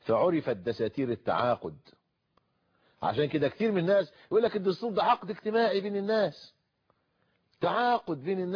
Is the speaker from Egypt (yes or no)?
yes; Egypt; احنا عمرنا في مصر يا اخواننا من سنة 23 وما قبلها الى اليوم